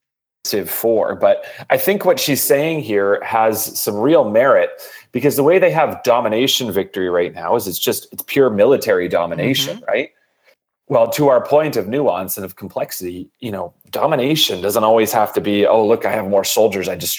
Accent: Canada; And let's be honest, all my fellow Canadians listening to it, we would be a boring as hell sieve to have in the game.

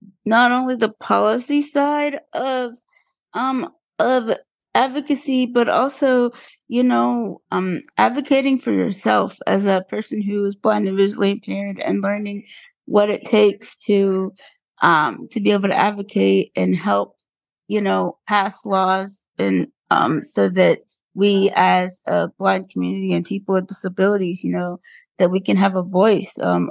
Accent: Florida, United States; I am from Florida.

